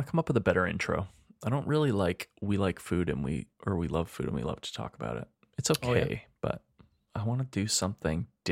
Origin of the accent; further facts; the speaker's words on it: Edmonton, Alberta, Canada; We're two chefs from Edmonton, Alberta, Canada.